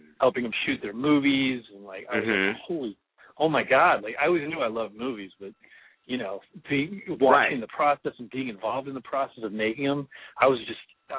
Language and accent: English; Orlando, Florida, United States; So I looked into it, and it was Full Sail, and I'm from Orlando.